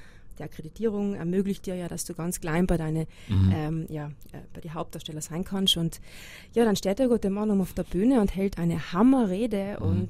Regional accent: South Tyrol, Italy; sie haben mich hingeschickt, weil sie sich gedacht haben, das passt, Südtirol und Südtirolerin.

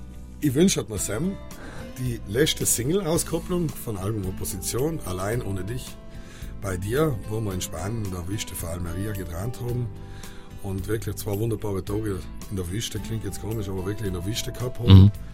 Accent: Brixen, Trentino-Alto Adige, Italy; als Brixner, als Südtiroler, als Mensch, der sich Traditionen anschaut, der Bräuche lebt

